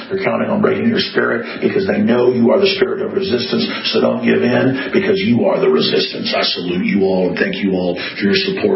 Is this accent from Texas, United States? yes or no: yes; Texas, United States; We're Americans. I'm a Texan. I'm not backing down.